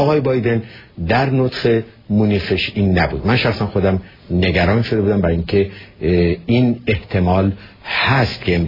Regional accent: Iran; من هم به عنوان یک ایرانی، بسیار حساسن و حساسیم روی اسم خلیج فارس

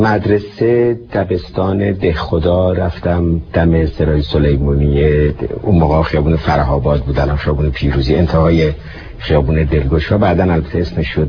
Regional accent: Tehran, Tehran Province, Iran; born there; من بالای چهارراه دروازه دولاب، خیابون شهباز که هفته شهریور امروز اسمش هست، به خیابون ساسان به دنیا آمدم. بچه ششم یک خانواده 7 بچه‌ای بودم.

